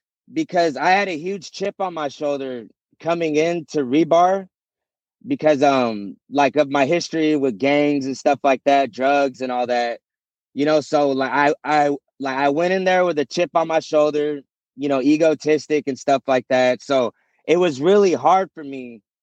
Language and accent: English; Hayward, California, United States; I grew up in Hayward, stuff like